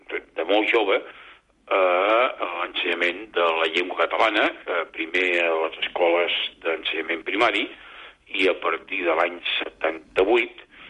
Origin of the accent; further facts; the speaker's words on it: Cornellà de Llobregat, Catalonia, Spain; vaig començar a treballar als 14 anys, tal com feia tota la joventut del meu barri, fills de treballadors, i vaig compaginar estudis secundaris amb la feina